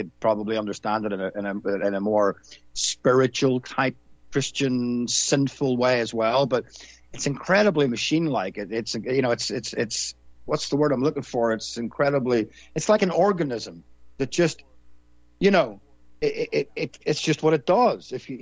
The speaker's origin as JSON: {"language": "English", "region": "Northern Ireland", "country": "United Kingdom", "said": "Maybe it's because I was from Northern Ireland, which is a different kind of ball game."}